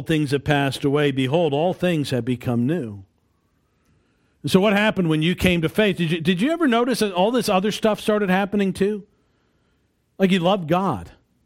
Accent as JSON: {"language": "English", "region": "New York", "country": "United States", "said": "And we live in a religious area. I'm from New York."}